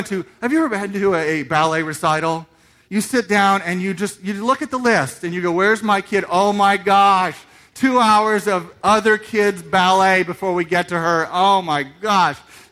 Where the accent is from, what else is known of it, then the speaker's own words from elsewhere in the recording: Indiana, United States; moved away as an adult; now in Dallas, United States; I grew up in Indiana, came to Dallas to go to college, found this beautiful girl, Darlene, and we got married.